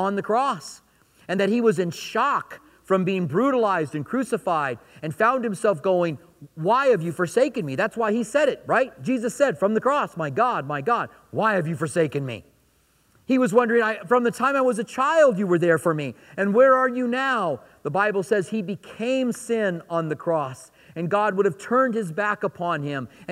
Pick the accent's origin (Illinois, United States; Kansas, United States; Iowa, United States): Iowa, United States; Clinton; born there